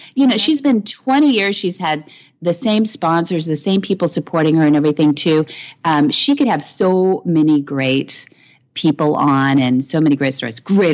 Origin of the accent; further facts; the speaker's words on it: Newport Beach, California, United States; from Newport Beach, California.